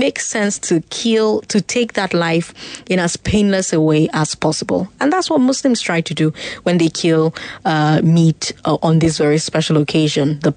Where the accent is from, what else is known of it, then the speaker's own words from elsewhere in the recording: Port Harcourt, Rivers, Nigeria; now in Lagos, Nigeria; When I was living in Port Harcourt, growing up in Port Harcourt, you really didn't feel anything.